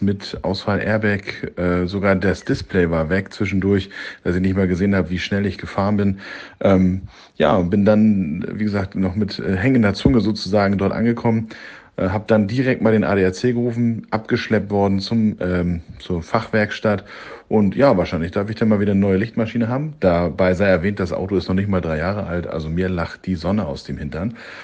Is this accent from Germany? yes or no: yes; Hamburg, Germany; wir sind ja Hamburger